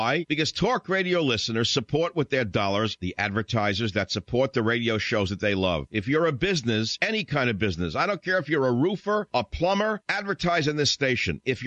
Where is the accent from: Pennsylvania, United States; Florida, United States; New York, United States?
New York, United States; also born or lived in Hawaii; I lived there for a number of years, you know. You know what it's like for a kid from New York to go, like, to wind up